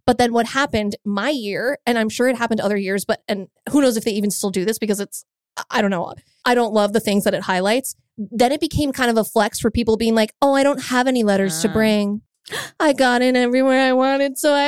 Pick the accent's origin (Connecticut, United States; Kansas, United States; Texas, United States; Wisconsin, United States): Connecticut, United States; Greenwich; I don't know about Scarsdale, but from my hometown of Greenwich to Choate, it's like an hour door to door, maybe, with traffic.